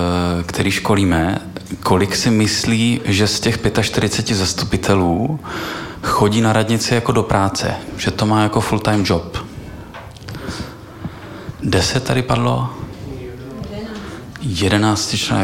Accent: Olomouc, Olomouc Region, Czechia; Já jsem z Olomouce

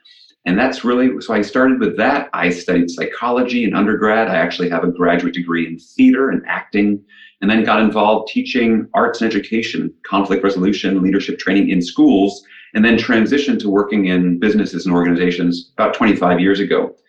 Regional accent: New York City, New York, United States; growing up in New York City in the 1970s was my experience at school was so different than it was at home

